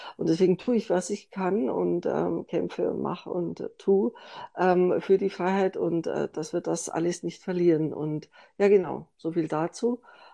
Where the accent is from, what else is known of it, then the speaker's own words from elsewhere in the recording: Munich, Bavaria, Germany; ihr hört es, ich bin eine Münchnerin